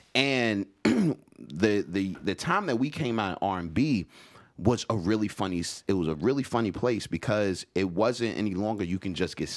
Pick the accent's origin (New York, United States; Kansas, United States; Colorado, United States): New York, United States; The Bronx; I'm from the Bronx. Born and raised. You know, gunshots put us to sleep.